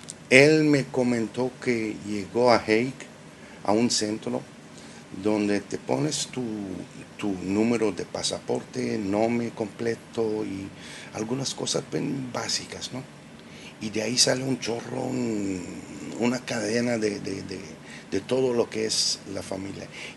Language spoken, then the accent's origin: Spanish; Israel; born there; Spanish is a second language; nací aquí en Israel. Mis papás llegaron de Yemen en 1932, algo así, muy, muy temprano